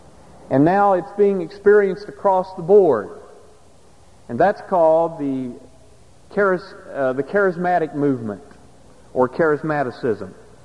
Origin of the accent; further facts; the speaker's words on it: West Virginia, United States; Or many of my friends where I grew up in West Virginia used to call it being slain in the Spirit.